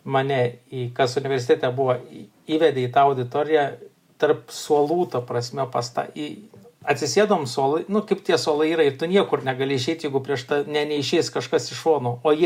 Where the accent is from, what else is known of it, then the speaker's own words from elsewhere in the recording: Šiauliai, Šiauliai County, Lithuania; aš esu iš Šiaulių